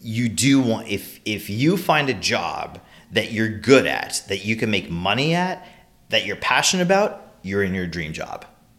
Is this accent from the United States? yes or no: no; Ottawa, Ontario, Canada; born there; I was born in Ottawa, Ontario.